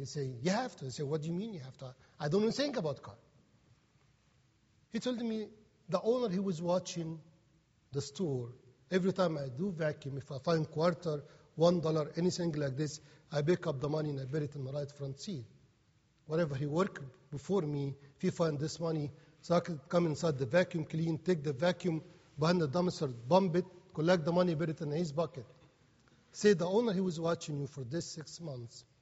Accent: Egypt; English is a second language; moved away as an adult; I have in my bucket $138. And I never speak English in Egypt. And I know my accent is hard.

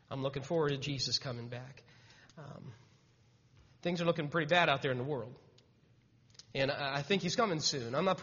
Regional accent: Ohio, United States; I'm from Ohio

